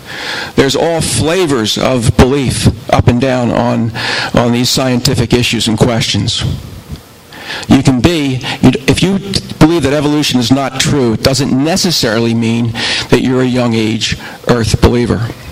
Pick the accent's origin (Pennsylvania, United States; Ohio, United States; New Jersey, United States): Pennsylvania, United States; Philadelphia; and I am from Philadelphia.